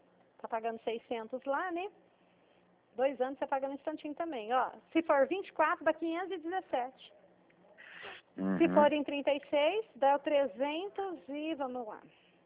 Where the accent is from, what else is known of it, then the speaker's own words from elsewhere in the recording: Dracena, São Paulo, Brazil; Eu sou de Dracena, interior do estado de São Paulo.